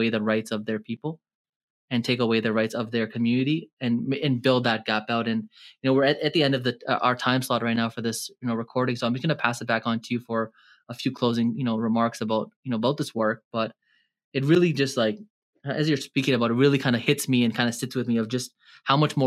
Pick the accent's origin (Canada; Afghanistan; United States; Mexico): Canada; born there; I was born here in Canada